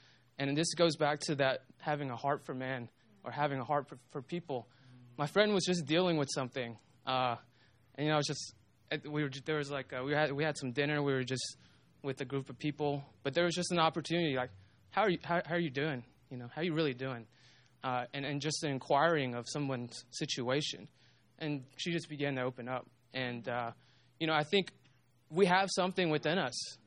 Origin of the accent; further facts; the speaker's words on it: the South, United States; I grew up in the South. It's a Bible Belt. Everybody's a Christian.